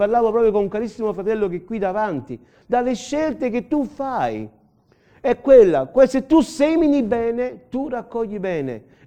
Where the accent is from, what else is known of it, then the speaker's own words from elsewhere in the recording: Naples, Campania, Italy; born there; sono nato a Napoli